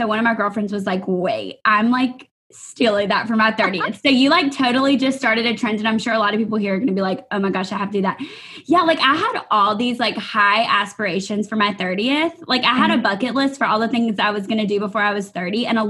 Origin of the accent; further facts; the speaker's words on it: Alexandria, Louisiana, United States; Carrie and I grew up together in Alexandria, Louisiana. I don't even think I've told y'all where I'm from. Y'all know I'm a Louisiana girl, but Alexandria, Louisiana.